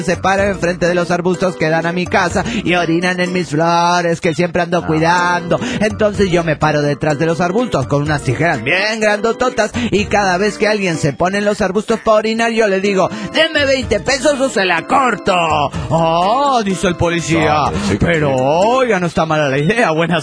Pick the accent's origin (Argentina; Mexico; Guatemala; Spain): Mexico; de México.